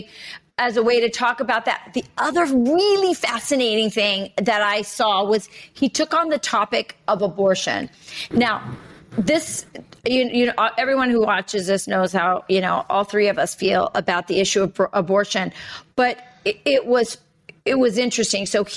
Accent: United States; You know, I'm Mexican American and Sean is white.

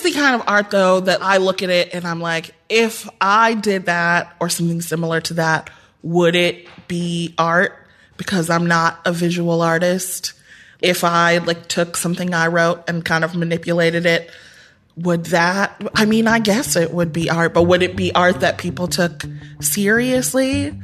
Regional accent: Midwest, United States; And this lady on the street was like, where are you from? I was

